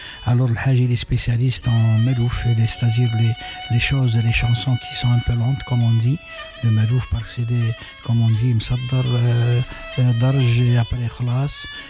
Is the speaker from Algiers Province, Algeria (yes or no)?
no; Constantine, Constantine Province, Algeria; Je suis né à Constantine en 1960 et j'ai étudié à Constantine.